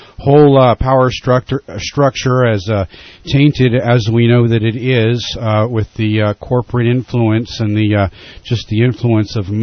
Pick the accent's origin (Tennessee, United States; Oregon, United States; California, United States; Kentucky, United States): California, United States; the most imminent threat to my security as a Californian, as a citizen of the United States?